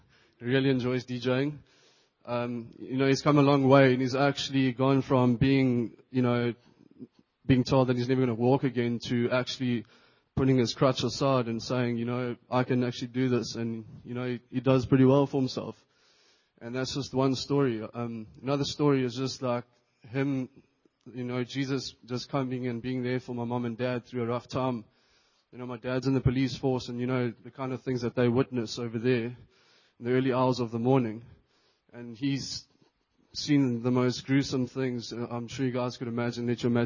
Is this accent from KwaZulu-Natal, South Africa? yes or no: yes; Durban, KwaZulu-Natal, South Africa; I'm from Durban.